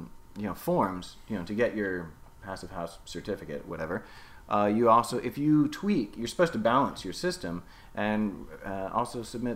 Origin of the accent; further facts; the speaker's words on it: United States; because we are American, I am, you can't help it